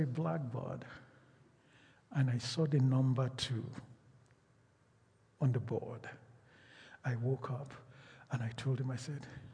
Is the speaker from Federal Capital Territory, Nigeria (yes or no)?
no; Lagos, Nigeria; born there; first language Yoruba; English is a second language; also born or lived in Midwest Region; I was born in a city called Lagos, and my first language was the Yoruba language. I spoke primarily Yoruba. That's the language that Rabbi Boku and the rest of them speak. Very little English. And we moved to what was then called Midwest.